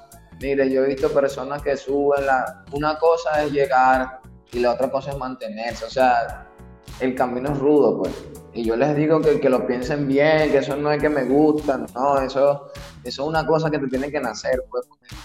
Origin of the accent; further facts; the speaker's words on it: Venezuela; moved away as an adult; now in Peru; ya el lunes estábamos armando un autobús yendo para acá, pues. ¿Entiendes? Como todo venezolano buscando una vida mejor.